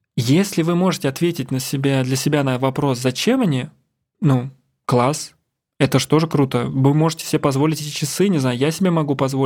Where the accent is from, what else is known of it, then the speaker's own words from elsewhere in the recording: Ramenskoye, Moscow Oblast, Russia; я сам из Раменского, из Московской области